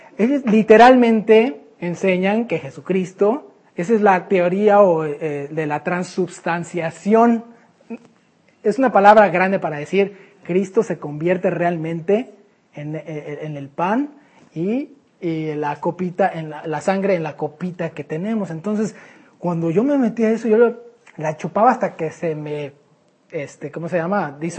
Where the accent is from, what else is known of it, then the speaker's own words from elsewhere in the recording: Mexico; Desde niños, vamos a decir, venimos de la iglesia católica. Pues yo creo la mayoría de nosotros, ¿no? Como mexicanos, pues casi el 90% de los mexicanos somos católicos